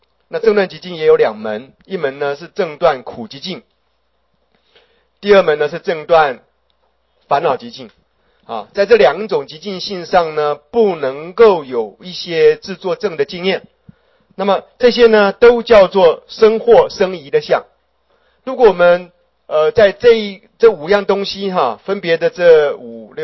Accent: Daxi, Taoyuan, Taiwan; 像我家住，我老家住在大溪啊，

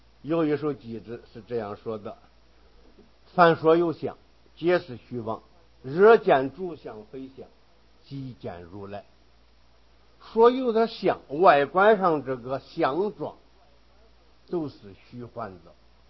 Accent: China; 我们中国人对人和对许多东西

